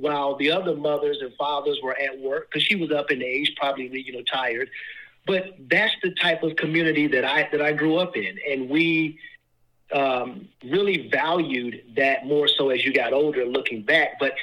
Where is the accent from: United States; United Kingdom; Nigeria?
United States; Washington, District of Columbia; Listen, I am from Southeast D.C.